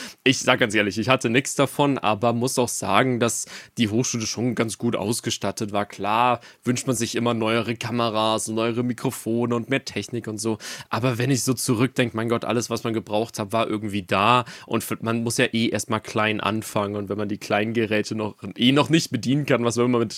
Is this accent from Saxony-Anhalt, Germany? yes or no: no; Ingolstadt, Bavaria, Germany; ich komme ursprünglich aus Ingolstadt